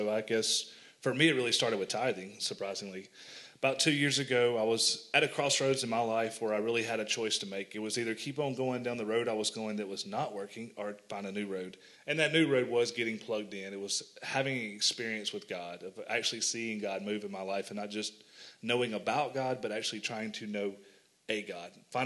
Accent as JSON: {"language": "English", "town": "Houston", "region": "Texas", "country": "United States", "moved": "as an adult", "lives_now": "Oklahoma City, United States", "said": "I have moved to Oklahoma City in January of this year. I'm from Houston originally."}